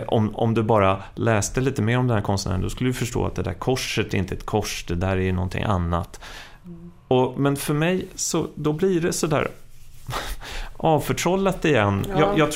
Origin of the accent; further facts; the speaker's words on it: Stockholm, Stockholm County, Sweden; Jag är från Stockholm, så att jag kunde ju gå på museerna här ganska tidigt.